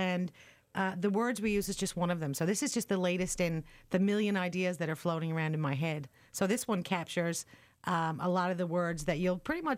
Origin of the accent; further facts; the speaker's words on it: Newfoundland and Labrador, Canada; Tickles visits all the places in Newfoundland that have interesting names, they, of course, have to stop in my hometown, and they visit my parents.